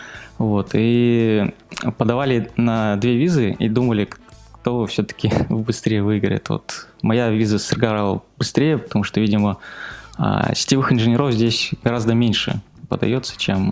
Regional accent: Siberia, Russia; now in Australia; Переехал я в Австралию из Сибири

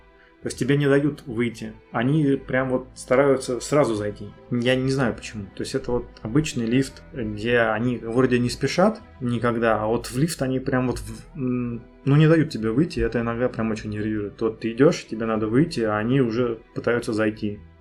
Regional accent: Volgograd, Volgograd Oblast, Russia; now in Hanoi, Vietnam; Я, наверное, в детстве недополучил его в Волгограде.

